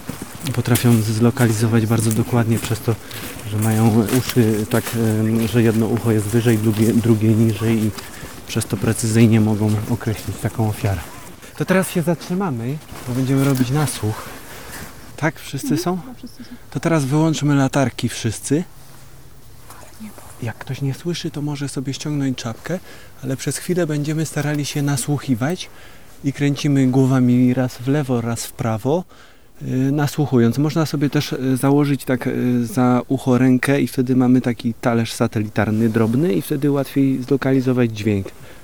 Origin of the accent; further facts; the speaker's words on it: Lesser Poland, Poland; Jestem spod Proszowic z Małopolski.